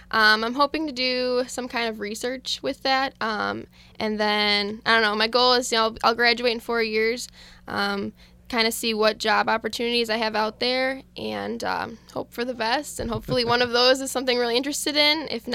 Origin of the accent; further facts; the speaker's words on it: De Pere, Wisconsin, United States; So I'm from Green Bay, Wisconsin, DePere, Wisconsin, if you know where that is.